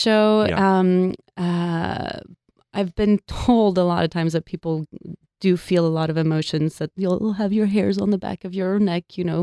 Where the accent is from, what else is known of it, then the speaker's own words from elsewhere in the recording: France; I grew up in France. My dad's French.